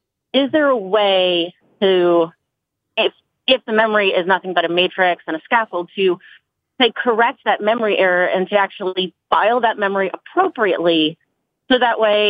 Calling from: Fredericksburg, Virginia, United States; I'm calling from Virginia.

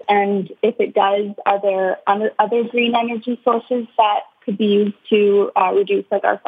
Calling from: Waterloo, Ontario, Canada; I'm calling from the University of Waterloo in Ontario, Canada.

